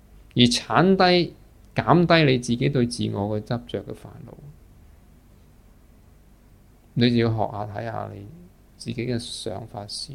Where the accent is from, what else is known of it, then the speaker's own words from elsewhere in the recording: Guangdong, China; 我是广东人，唔到我话事，我啲基因是广东基因，我就做咗广东人。